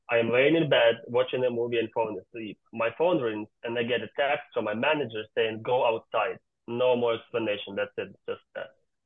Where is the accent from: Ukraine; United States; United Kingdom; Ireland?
Ukraine; English is a second language; moved away as an adult; now in Canada; I moved to Canada from Ukraine in August 2013 by myself at the age of 18 years old.